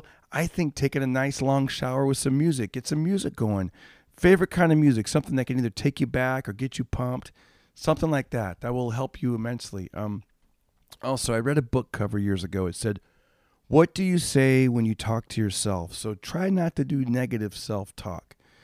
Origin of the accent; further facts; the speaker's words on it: Fresno, California, United States; my hometown of Fresno, if you're going to drive by it on the 99, you're seeing like the back end